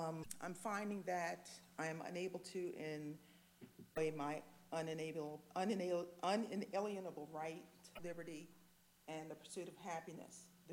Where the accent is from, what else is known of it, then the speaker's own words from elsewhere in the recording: Seaford, Delaware, United States; I'm from Seaford, Delaware.